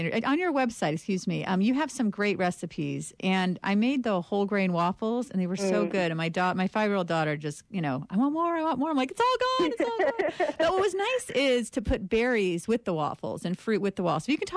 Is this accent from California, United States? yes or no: yes; Santa Cruz, California, United States; I came from Santa Cruz, California, which is a very crunchy place.